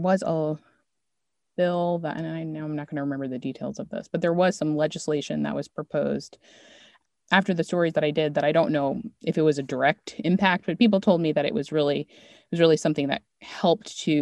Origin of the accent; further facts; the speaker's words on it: Maryland, United States; just because I'm from Maryland. I went to school in New York. I worked